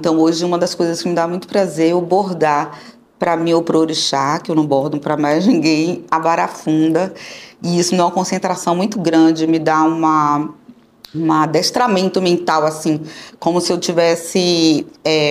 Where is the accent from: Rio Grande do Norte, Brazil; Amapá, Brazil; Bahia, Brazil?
Bahia, Brazil; Eu nasci no Bonfim, da Cidade Baixa, fui criada no Bonfim.